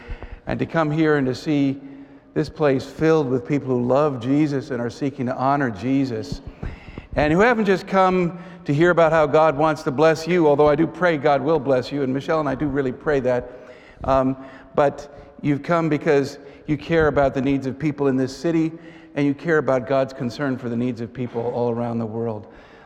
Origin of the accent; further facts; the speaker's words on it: New York City, New York, United States; I grew up in New York City and was born and raised in New York